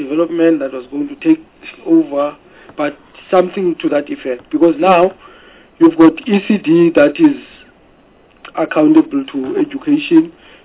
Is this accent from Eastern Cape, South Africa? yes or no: no; Northern Cape, South Africa; I come from the Northern Cape